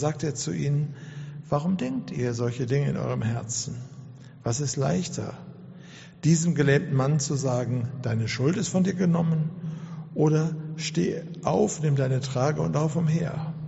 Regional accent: Duisburg, North Rhine-Westphalia, Germany; In der Kellerkirche, das war im Duisburger Norden, Arbeiterviertel, Duisburg-Beek, wo ich herkomme.

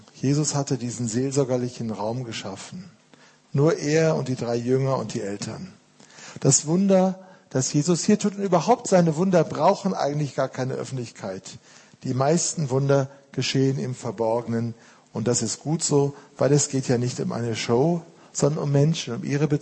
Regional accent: Germany; Wir als Deutsche wollen uns ja immer bei Beerdigungen total zusammenreißen, ja?

